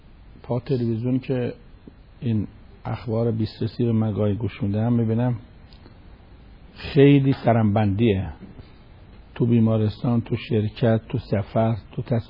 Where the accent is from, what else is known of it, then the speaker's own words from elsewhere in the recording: Iran; آخه ما ایرانی هستیم، ایرانی خیلی سابق داره.